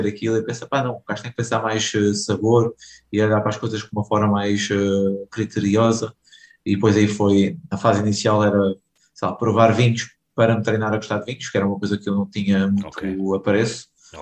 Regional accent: Setúbal, Portugal; moved away as an adult; Sim, nasci e criado em Setúbal, toda a minha infância e juventude, até aos meus 24, quando saí para Lisboa.

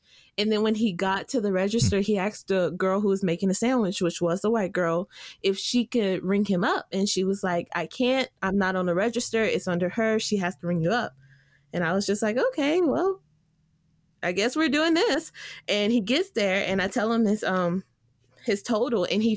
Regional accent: Louisiana, United States; So growing up in Southern Louisiana, where I was kind of sheltered from it

